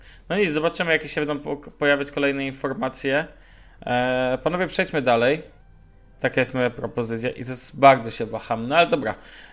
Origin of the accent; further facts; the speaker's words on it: Szczecin, West Pomeranian Voivodeship, Poland; Mianowicie, ja pochodzę ze Szczecina